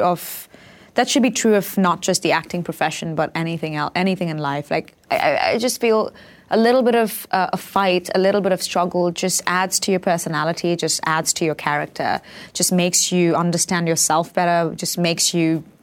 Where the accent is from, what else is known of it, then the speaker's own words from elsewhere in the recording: Mumbai, Maharashtra, India; I, growing up in Bombay, had a lot of modeling offers